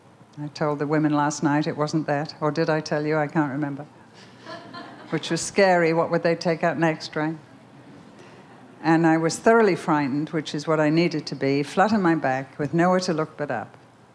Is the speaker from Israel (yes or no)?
no; England, United Kingdom; I can never remember in so-called Christian England growing up in the Second World War ever meeting a believer, a Jesus lover, a glory giver.